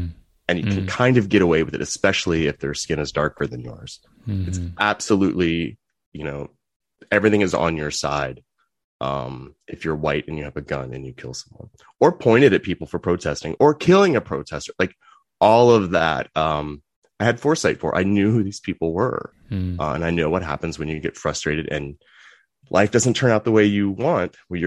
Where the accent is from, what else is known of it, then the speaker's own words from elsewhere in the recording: Virginia Beach, Virginia, United States; So, and I grew up in Virginia Beach. We have strip malls of churches, you know, in the South.